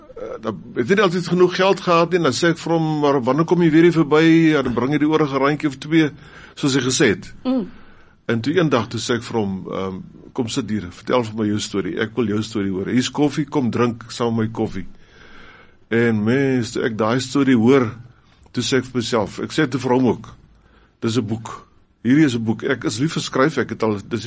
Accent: Swellendam, Western Cape, South Africa; Ons is boere daar van Swellendam, in die Hermetietvallei.

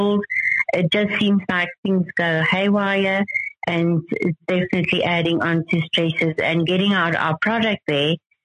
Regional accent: South Africa; To me, it's no matter where I am in South Africa, I feel home.

